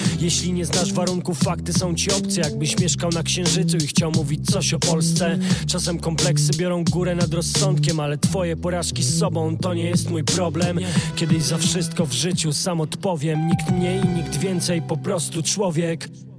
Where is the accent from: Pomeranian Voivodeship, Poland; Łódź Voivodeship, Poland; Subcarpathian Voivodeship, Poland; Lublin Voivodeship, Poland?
Lublin Voivodeship, Poland; Lublin; Moi rodzice pochodzą, ja pochodzę z Lublina, ogólnie urodziłem się w Lublinie, pod granicą ukraińską